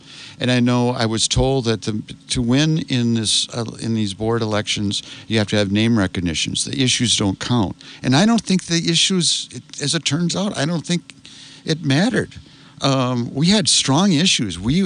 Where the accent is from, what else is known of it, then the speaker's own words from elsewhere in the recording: Eau Claire, Wisconsin, United States; Eau Claire, I'm from the Eau Claire area, and I looked up Eau Claire Memorial, my alma mater.